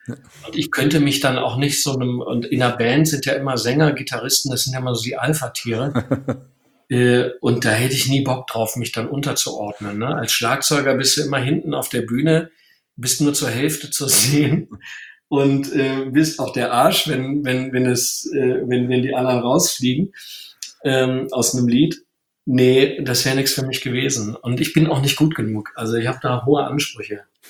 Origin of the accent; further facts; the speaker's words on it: North Rhine-Westphalia, Germany; Und ich bin ja aus dem Rheinland.